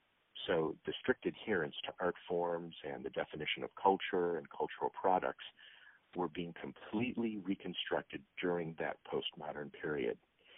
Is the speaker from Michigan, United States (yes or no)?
yes; Detroit, Michigan, United States; And listen, I'm from Detroit, so this is not me talking badly about my city.